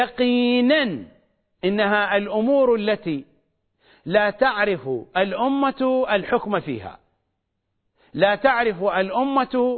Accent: Iraq; accent: Iraqi; بتعبيرنا الشعبي بلهجتنا العراقية

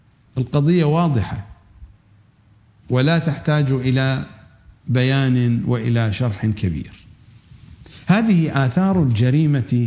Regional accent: Iraq; accent: Iraqi; كما نقول في لهجتنا العراقية المعاصرة، أم ورقة شي دافعة كم ورقة؟

